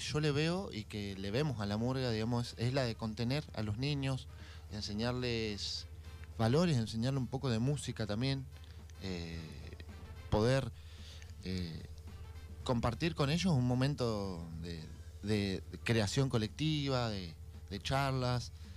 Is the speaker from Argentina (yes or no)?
yes; Bariloche, Río Negro, Argentina; yo soy de Bariloche, en Bariloche desde jóvenes hacíamos una murga combativa